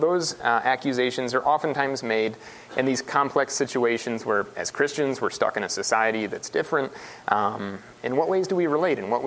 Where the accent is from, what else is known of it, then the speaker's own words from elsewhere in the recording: Indiana, United States; Did I love sugar cream pie, which is the state pie of my home state of Indiana?